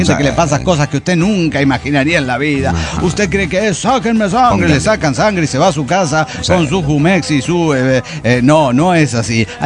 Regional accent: El Paso, Texas, United States; del Paso, Texas.

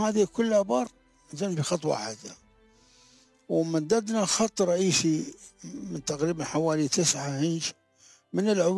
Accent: Dubai, United Arab Emirates; born there; ترى موالد دبي، وبالأخص في منطقة الديرة، منطقة محمد عبيد البدور في دبي،

